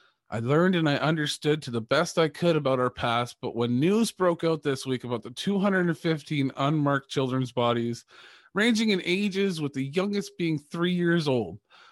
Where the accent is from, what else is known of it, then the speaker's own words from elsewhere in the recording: Hurkett, Ontario, Canada; because I was born in Canada. I grew up in a town called Herkett.